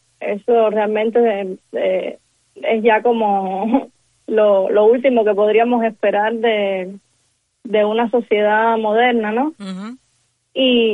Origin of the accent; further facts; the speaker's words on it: Havana, Cuba; en La Guinera, que era el barrio que estábamos mencionando, porque sí. es de donde vengo yo